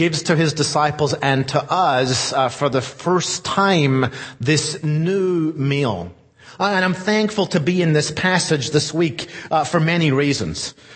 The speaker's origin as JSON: {"language": "English", "region": "Scotland", "country": "United Kingdom", "tie": "born or raised there", "lives_now": "North America", "said": "In the United Kingdom, where I grew up in Scotland, it can be very, very short"}